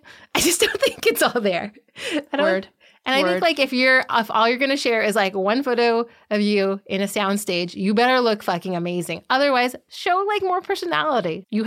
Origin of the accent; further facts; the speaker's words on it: India; I am from India.